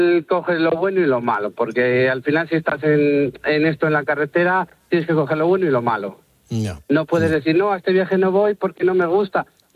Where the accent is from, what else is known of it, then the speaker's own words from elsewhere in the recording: Salamanca, Castile and León, Spain; Yo soy de Salamanca.